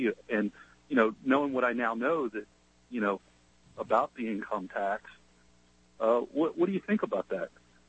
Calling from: Georgia, United States; I'm calling from Georgia.

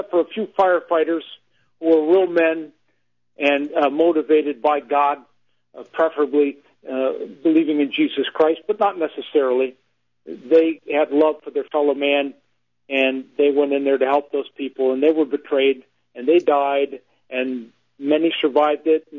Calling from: Connecticut, United States; and I'm calling from Connecticut, where stability, where stable is defined as being nice and quiet.

